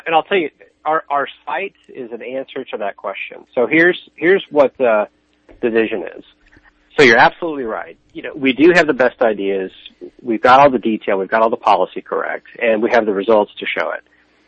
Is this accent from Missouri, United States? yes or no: yes; Kansas City, Missouri, United States; I'm from Kansas City originally, so I'm a Midwesterner and have traveled, lived overseas.